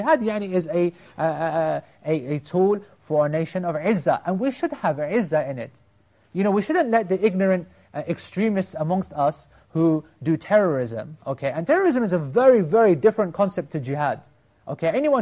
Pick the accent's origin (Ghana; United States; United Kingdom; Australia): United Kingdom; this country, subhanAllah, we're British